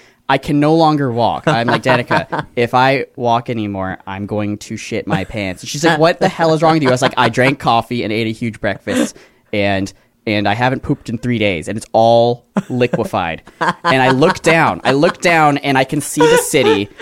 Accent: Florida, United States; dude, we're from Florida. We don't know.

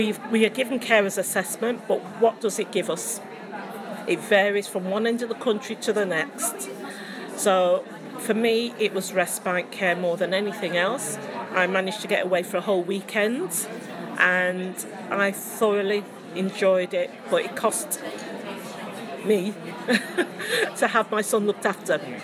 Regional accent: East Midlands, United Kingdom; I'm from Rutland.

